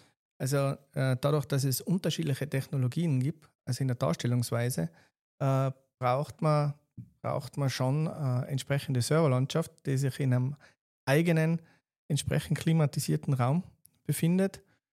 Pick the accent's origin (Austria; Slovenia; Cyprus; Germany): Austria; Tyrol; Wir als Tiroler